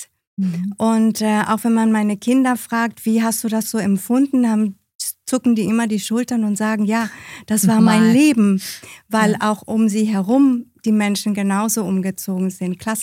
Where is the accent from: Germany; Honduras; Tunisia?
Honduras; Ich bin ja im Ausland aufgewachsen.